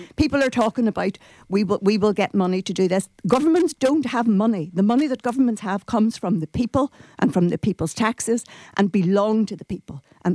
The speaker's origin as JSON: {"language": "English", "town": "Derry", "region": "Northern Ireland", "country": "United Kingdom", "said": "although I'm from Derry, again, I have Donegal ancestry. My granny was from Ishkeheen, and I have people from around the Letterkenny district in there."}